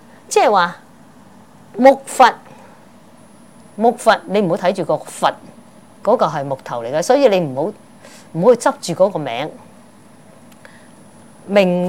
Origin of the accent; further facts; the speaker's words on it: Guangdong, China; accent: Cantonese; 粵語呢，我們廣東話呢就叫做換